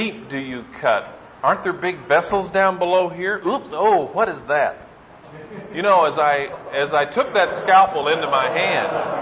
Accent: Oklahoma City, Oklahoma, United States; I'm from Oklahoma City.

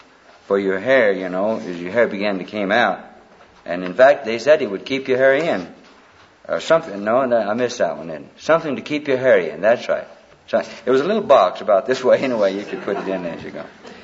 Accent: Alabama, United States; moved away; I was born and raised in Alabama, and my wife is from Minnesota. Both of our children were born in California, and we live in Colorado.

